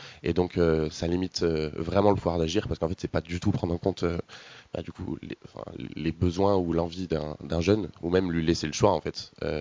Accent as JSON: {"language": "French", "town": "Grenoble", "region": "Auvergne-Rhône-Alpes", "country": "France", "tie": "born or raised there", "said": "du coup, j'ai grandi à Grenoble, ville que j'adore, ville très délinquante aussi, pour ceux qui peuvent connaître Grenoble."}